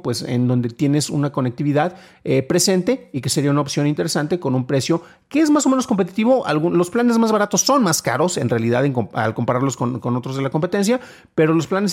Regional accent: San Juan de los Lagos, Jalisco, Mexico; el código postal de mi ciudad natal, San Juan de los Lagos, Jalisco

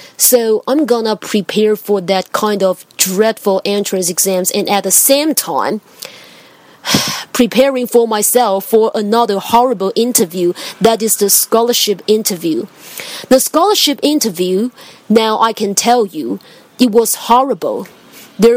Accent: Taiwan; English is a second language; I come from Taiwan.

